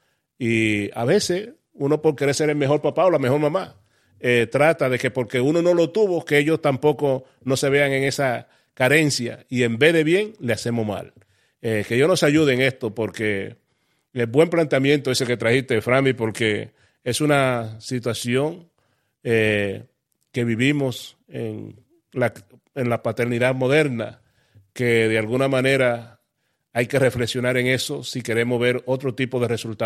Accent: Dominican Republic; En mi país, República Dominicana, tu país también, no se celebra tanto cuando yo estaba creciendo

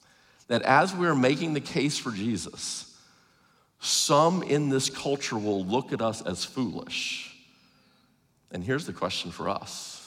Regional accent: Arkansas, United States; I'm from Arkansas. We're used to that kind of critique.

